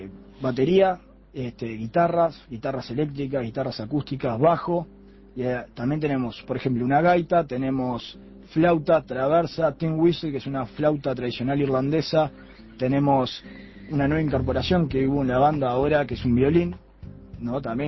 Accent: Uruguay; born there; tenemos descendencia irlandesa, mi hermana y yo más que nada, pero somos uruguayos, nacidos acá y también amante del Uruguay, ¿no?

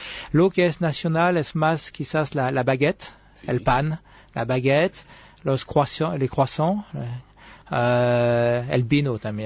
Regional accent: Lyon, Auvergne-Rhône-Alpes, France; Spanish is a second language; en mi ciudad de Lyon, soy de Lyon, Lyon es la capital gastronómica de Francia

